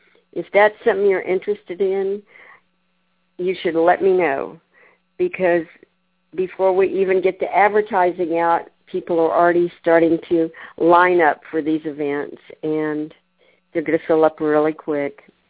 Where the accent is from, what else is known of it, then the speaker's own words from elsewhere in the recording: Texas, United States; I say y'all because I'm from Texas